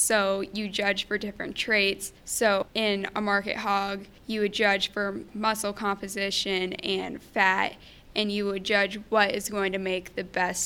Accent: Panora, Iowa, United States; I'm a junior here at Panorama. I'm from Panora, and I'm in the Wichita Wildcats 4-H club.

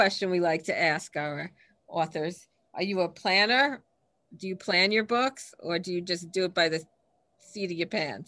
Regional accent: Long Island, New York, United States; I mean, I grew up on Long Island. There were farms on Long Island at one time. Now it's suburbia.

